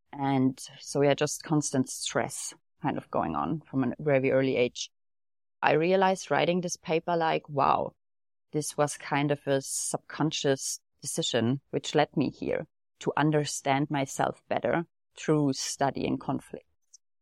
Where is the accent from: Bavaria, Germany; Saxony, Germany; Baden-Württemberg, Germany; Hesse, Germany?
Saxony, Germany; Leipzig; also born or lived in Dresden / Magdeburg; I'm German. I grew up in Leipzig and was living in Dresden for a couple of years. And the last years I was in Magdeburg, the smaller town in Germany.